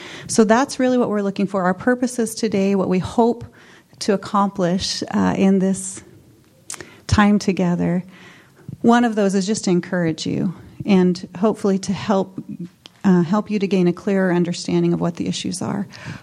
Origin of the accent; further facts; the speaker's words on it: Boise, Idaho, United States; So we're from Boise, Idaho, and Mama Yvette and I, we do quite a bit of different types of work there together.